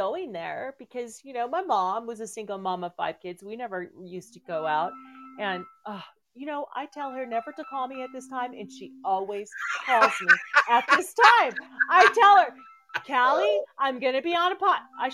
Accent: West Covina, California, United States; Like, when I grew up in California, and we lived in West Covina, there was the West Covina Mall

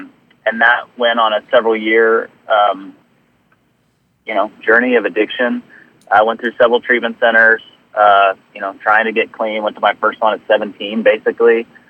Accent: Dallas, Texas, United States; So I grew up back in Dallas. I'm a Dallas native.

